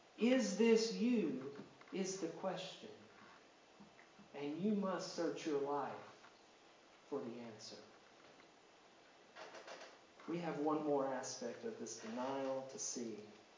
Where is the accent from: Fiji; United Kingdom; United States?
United States; Kentucky; You think anybody knows we're from Kentucky when we're not in Kentucky? That's for sure.